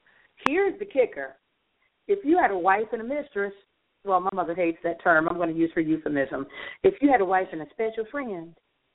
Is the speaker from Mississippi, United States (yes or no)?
yes; Mississippi, United States; Even though I'm native to Mississippi, because I've been all over the place, I don't really have much of a Southern accent.